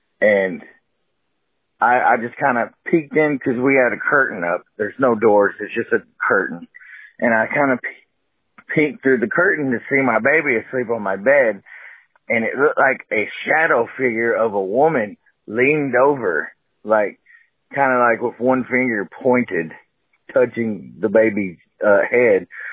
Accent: Texas, United States; I'm from Texas, if you couldn't tell by my accent.

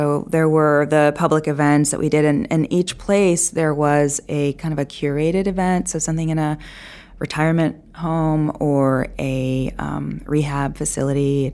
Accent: United States; it was probably the best thing that I could have done as an American

